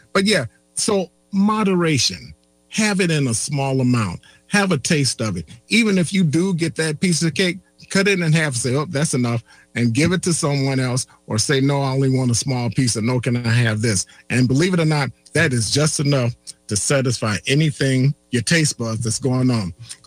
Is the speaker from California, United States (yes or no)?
no; Chicago, Illinois, United States; So we driving, and I was from Chicago.